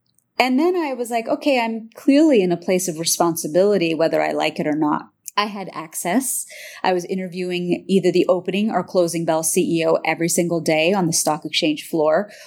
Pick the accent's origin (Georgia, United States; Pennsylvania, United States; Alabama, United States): Pennsylvania, United States; but that was the only culture I knew growing up as an American kid in Pennsylvania.